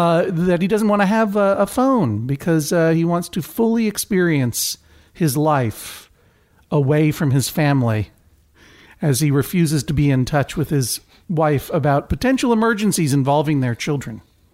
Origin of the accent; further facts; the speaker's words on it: Brookline, Massachusetts, United States; My hometown!